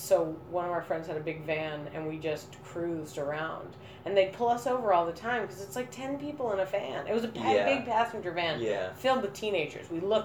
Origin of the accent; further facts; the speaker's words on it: Boston, Massachusetts, United States; So I'm from Boston, and I went to college in Texas.